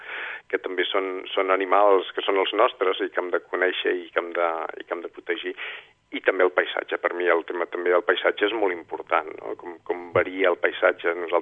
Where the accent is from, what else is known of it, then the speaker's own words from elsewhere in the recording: L'Espluga de Francolí, Catalonia, Spain; la gent que som de l'Espluga o que vivim en un espai rural